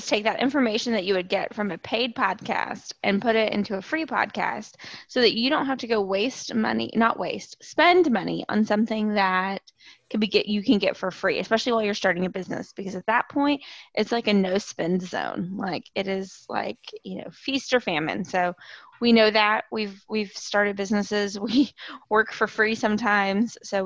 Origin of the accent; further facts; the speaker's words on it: Texas, United States; I'm from West Texas. We have our own like mom and pop fast cash chains of Mexican food, and I go home and that's my first stop. Like, I get to Lubbock